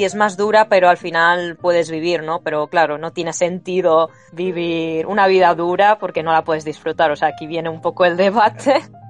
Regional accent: Barcelona, Catalonia, Spain; yo que soy de Barcelona, allí el clima es más húmedo que otras zonas de España

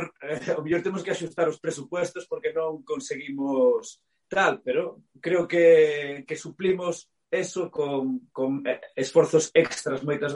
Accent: Burela, Galicia, Spain; Sí, eu son de Burela.

